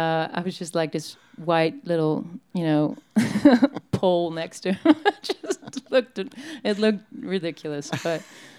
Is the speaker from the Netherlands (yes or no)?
yes; Netherlands; Hello, I'm from Holland.